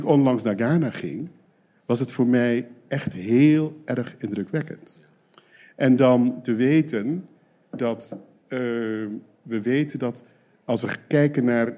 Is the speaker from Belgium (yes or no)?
no; Curaçao; ik ben psychiater. Ik kom van Curaçao, maar ik heb ontdekt in mijn stamboom dat ik oorspronkelijk de eerste voorouder die in de stamboom komt, die komt uit Sint-Eustatius.